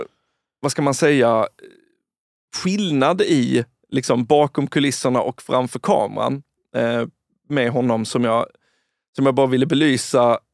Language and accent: Swedish; Malmö, Skåne, Sweden; jag är själv från Malmö.